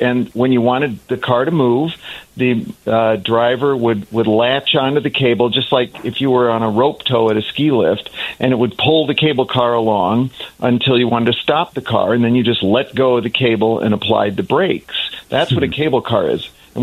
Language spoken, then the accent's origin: English; Highland Park, Illinois, United States; I grew up in Highland Park till I was 10 years old, and we were one house away from what's now the Metro UP North Line.